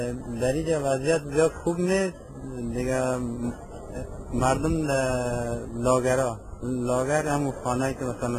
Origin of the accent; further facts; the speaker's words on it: Afghanistan; moved away; ما واقعیتش بسیار وقت است از افغانستان آمدیم